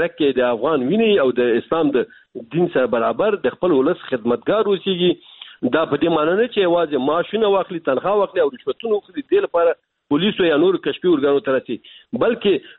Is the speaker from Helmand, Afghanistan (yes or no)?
no; Baghlan, Afghanistan; په هغه منطقه کې چې موږ د بغلان یو